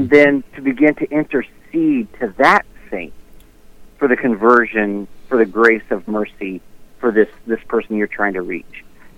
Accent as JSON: {"language": "English", "region": "North Carolina", "country": "United States", "tie": "born there", "said": "So I was born in North Carolina"}